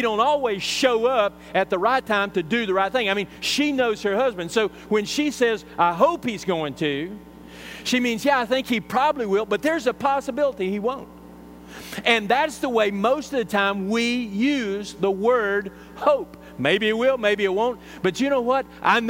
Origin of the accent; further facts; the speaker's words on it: Texas, United States; I come from West Texas. Any day it rains is a good day.